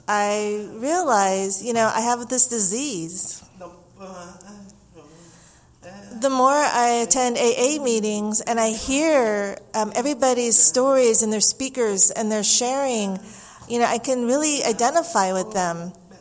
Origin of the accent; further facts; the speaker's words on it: Santa Cruz, California, United States; I'm an alcoholic. I'm from Santa Cruz, from Central California.